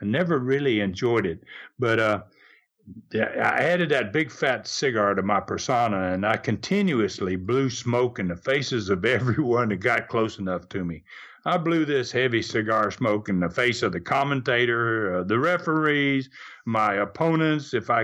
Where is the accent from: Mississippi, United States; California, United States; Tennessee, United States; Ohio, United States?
Tennessee, United States; born there; Things like the fact I was born in Tennessee from a wrestling bloodline.